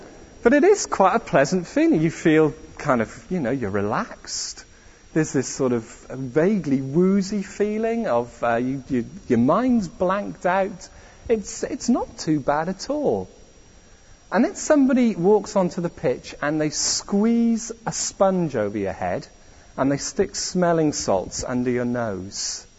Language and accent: English; Wales, United Kingdom; I'm Welsh, if you're visiting and don't know.